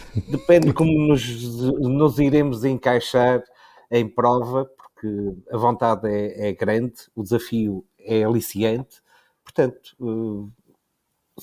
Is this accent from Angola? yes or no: no; Porto, Norte, Portugal; Eu participei no primeiro, eu sou do Porto.